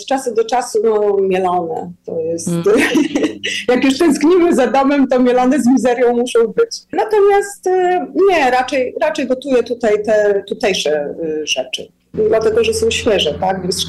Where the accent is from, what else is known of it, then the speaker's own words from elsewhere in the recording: Warsaw, Masovian Voivodeship, Poland; moved away; Są momenty, kiedy tęsknię za Polską, za jedzeniem, przede wszystkim za tym pochodzę z Warszawy też, więc za dużym miastem.